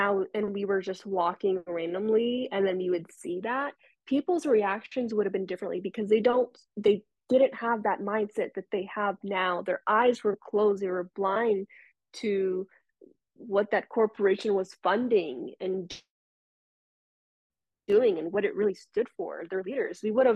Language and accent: English; Texas, United States; like I'm still an American and I'm gonna go back to Texas